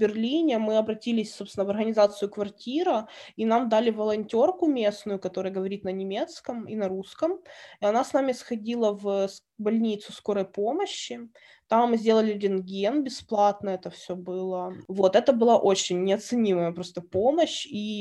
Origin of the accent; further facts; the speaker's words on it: Kyiv, Ukraine; я говорю на русском языке, потому что я коренная киевлянка, моя семья русскоязычная, и мы между собой также общаемся. Мы можем и на украинском общаться